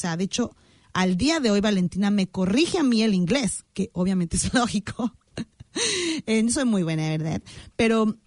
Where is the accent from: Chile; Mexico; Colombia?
Mexico; en el caso mío, que somos mexicanos